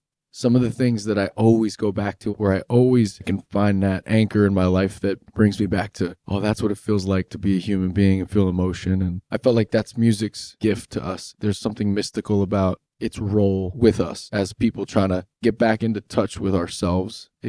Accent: New Jersey, United States; we grew up together in New Jersey.

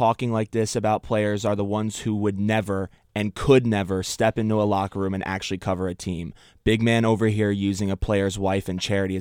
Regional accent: Newtown, Connecticut, United States; because I'm from Newtown, Connecticut

